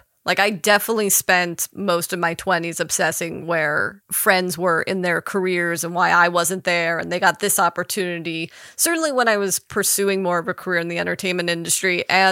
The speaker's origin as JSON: {"language": "English", "town": "Los Angeles", "region": "California", "country": "United States", "tie": "born or raised there", "said": "I grew up in Laurel Canyon, but I consider myself a Valley girl. I went to school in the Valley. All my friends lived in the Valley."}